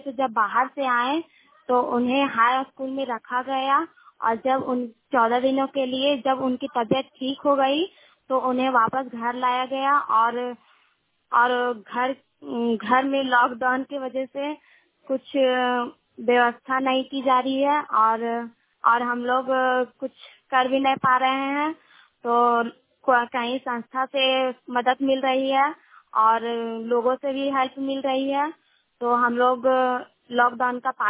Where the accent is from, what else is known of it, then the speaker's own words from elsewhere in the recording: Vishnugarh, Jharkhand, India; मैं विष्णुगढ़ की रहने वाली हूँ और जिला हजारीबाग है।